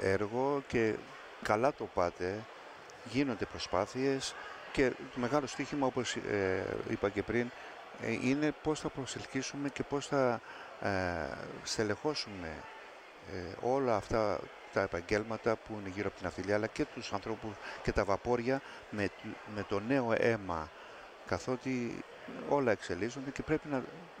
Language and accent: Greek; Kasos, South Aegean, Greece; Και εγώ είμαι από την Κάσο